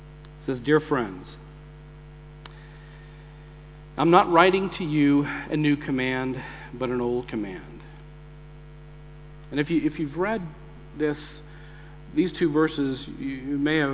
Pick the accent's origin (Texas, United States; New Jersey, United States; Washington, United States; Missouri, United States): Texas, United States; Hey, I'm from Texas, man. That's what we were taught when we grew up.